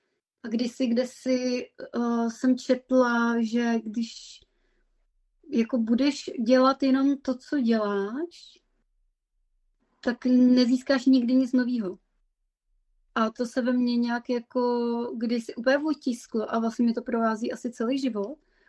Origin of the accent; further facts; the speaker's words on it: Plzeň, Plzeň Region, Czechia; accent: Plzeň; now in Moravian-Silesian Region, Czechia; Víš, že vlastně já jsem z Plzně, takže když přijedu, my žijeme v Moravskoslezském kraji, jo? A já když přijedu do Plzně, tak znova chytím jako plzeňský přízvuk.